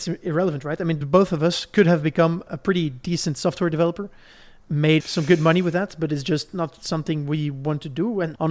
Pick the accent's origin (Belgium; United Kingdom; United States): Belgium; Where I grew up in Belgium, there was nearby a very good baker